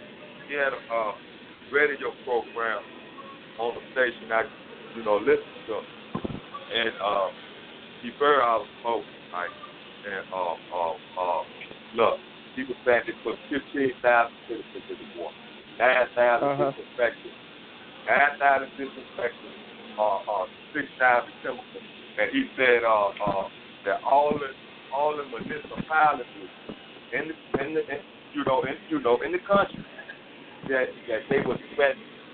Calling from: Virginia, United States; calling from Central Virginia.

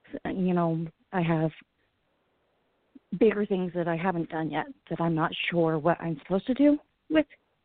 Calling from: Utah, United States

